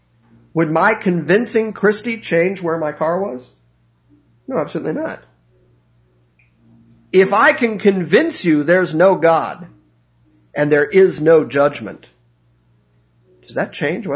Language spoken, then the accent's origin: English; Ireland; I'm Irish. I like the Irish way of doing it.